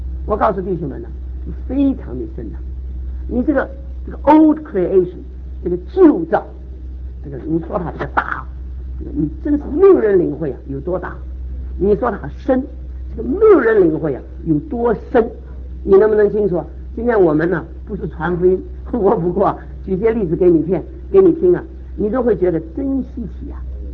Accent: China; 身为中国人呢

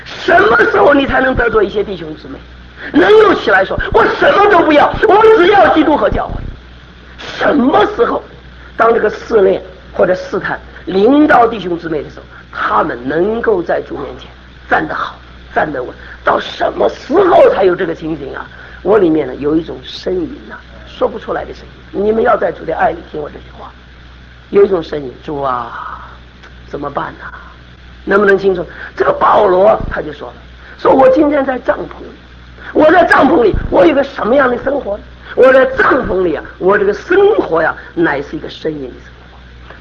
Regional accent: China; 我也是个中国人，我知道我们中国人难处。

